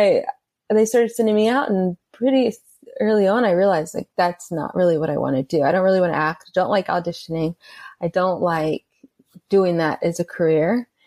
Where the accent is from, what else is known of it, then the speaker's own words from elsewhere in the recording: Atlanta, Georgia, United States; But I grew up cooking with my grandmother in the kitchen, loving her food. I grew up in Atlanta. We had a lot of, you know, soul food, but a lot of ethnic food.